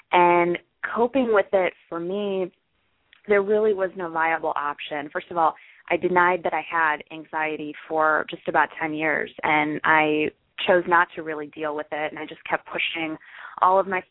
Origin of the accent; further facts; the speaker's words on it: Illinois, United States; I am from the Chicagoland area.